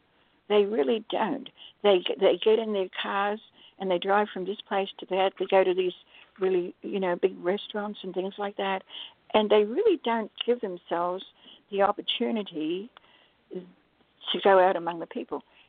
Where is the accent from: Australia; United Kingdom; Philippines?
Australia; now in United States; I'm Australian, and in Australia, voting is compulsory.